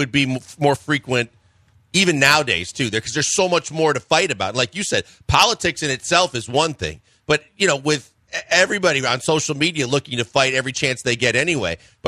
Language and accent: English; Midwest, United States; And growing up in the Midwest, and my mom made potato salad all the time